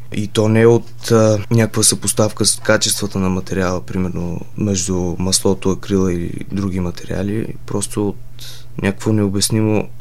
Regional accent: Shumen, Shumen Province, Bulgaria; Родом съм от Шумен.

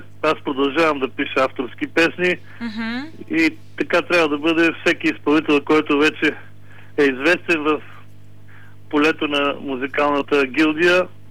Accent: Petrich, Blagoevgrad Province, Bulgaria; в Петрич. в моя роден град

